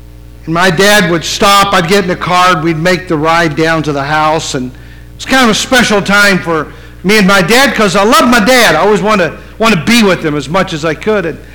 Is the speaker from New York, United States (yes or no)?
no; West Virginia, United States; When I was a little boy growing up in West Virginia, my dad at the time, when I was about 7 years old, worked for a trucking company.